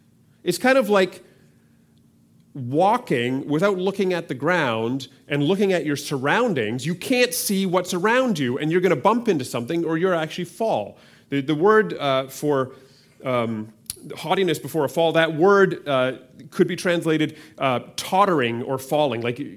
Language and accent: English; Canada; because we're Canadian.